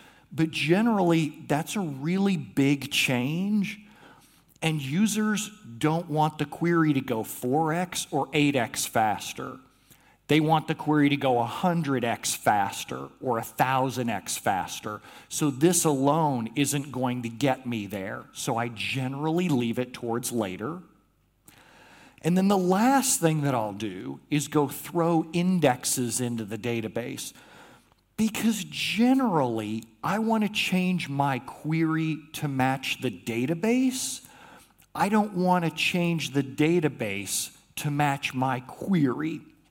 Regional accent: United States; Because I'm American, we like controversy, right?

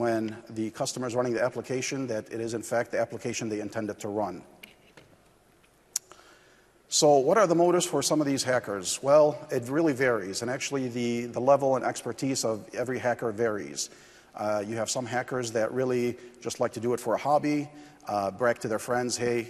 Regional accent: United States; I come to you from the United States

